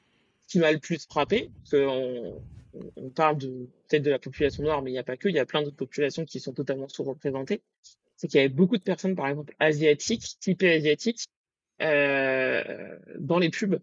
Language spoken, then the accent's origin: French; Île-de-France, France; si je prends la région parisienne, parce que moi, c'est là où j'ai grandi et c'est ce que je connais